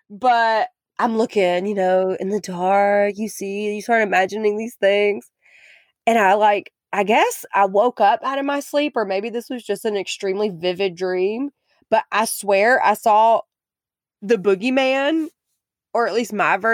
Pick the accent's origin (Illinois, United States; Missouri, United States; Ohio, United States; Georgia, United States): Georgia, United States; Ellenwood; I was living at the house I grew up in Ellenwood, Georgia.